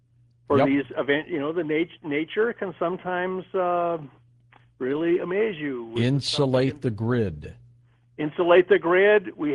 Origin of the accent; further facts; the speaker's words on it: Medford, Oregon, United States; I grew up in Oregon.